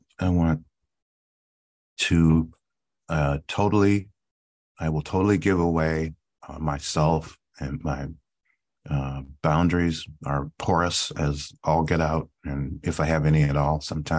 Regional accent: Cleveland, Ohio, United States; So I was born here in Cleveland. Grew up. I was adopted. I was a foster child in the foster care system here in Cleveland, Ohio

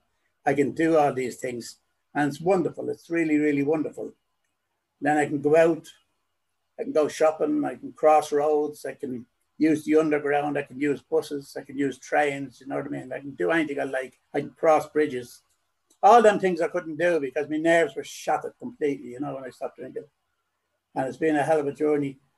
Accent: Dublin, Leinster, Ireland; born there; I was born in Dublin, and But anyway, four kids were born Drumcondra.

